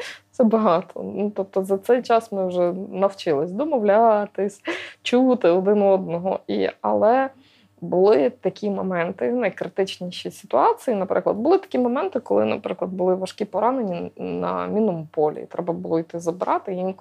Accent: Koziatyn, Vinnytsia Oblast, Ukraine; Тому що я сама з Козятина.

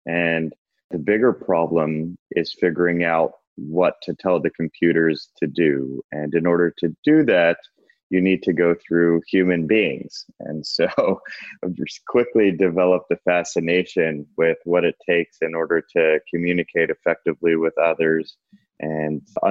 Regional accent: Montreal, Quebec, Canada; I'm in my hometown of Montreal, hunker down.

